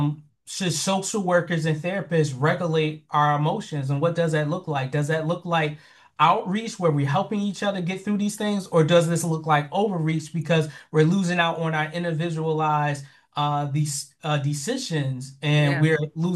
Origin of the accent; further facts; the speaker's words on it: Philadelphia, Pennsylvania, United States; since we're both from Philly, he got things without me explaining it